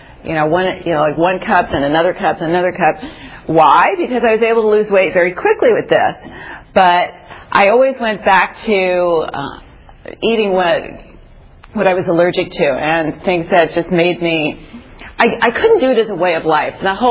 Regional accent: New York City, New York, United States; born there; I was born in New York City.

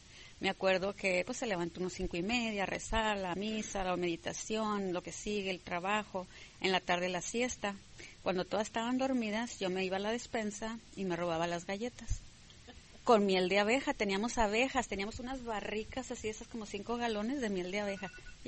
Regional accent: Chihuahua, Mexico; Soy de Chihuahua y tengo un tío

